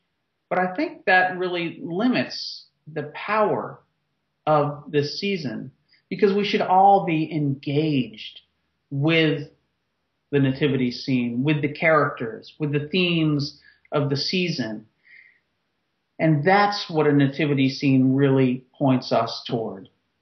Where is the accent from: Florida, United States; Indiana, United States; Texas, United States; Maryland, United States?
Maryland, United States; Baltimore; partly because I'm from Baltimore and I'm a big Baltimore Colts fan.